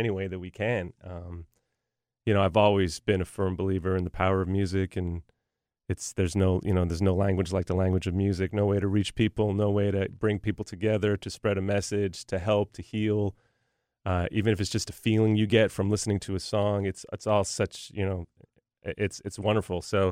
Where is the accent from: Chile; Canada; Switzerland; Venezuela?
Canada; now in Nashville, United States; You know, I grew up in Canada, moved to Nashville